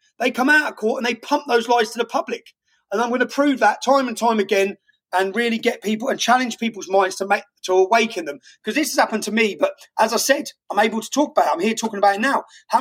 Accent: Luton, East of England, United Kingdom; We're from the same place. We're from the same estate. So, which is mad, isn't it? We're both from Luton.

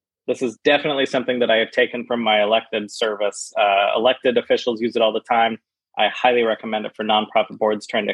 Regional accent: Tacoma, Washington, United States; That's my hometown of Tacoma, Washington.

